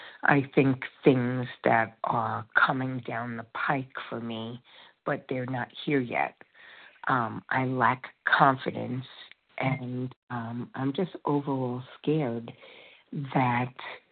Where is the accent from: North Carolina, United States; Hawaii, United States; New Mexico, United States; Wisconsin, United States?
North Carolina, United States; from North Carolina.